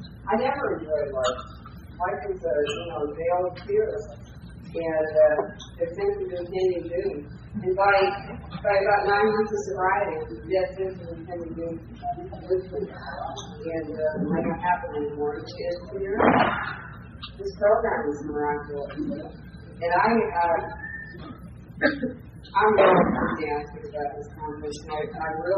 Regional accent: Hawaii, United States; I'm from Hawaii.

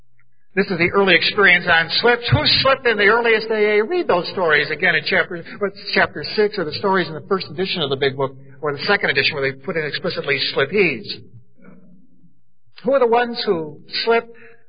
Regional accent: Boston, Massachusetts, United States; accent: Boston; I was brought up in Boston. I hope you'll forgive my accent. My A vocabulary is Boston, general accent.

